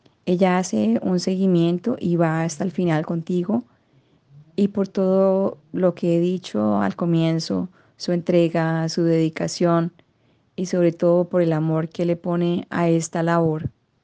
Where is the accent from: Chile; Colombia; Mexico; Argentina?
Colombia; now in England; soy colombiana y vivo en Inglaterra.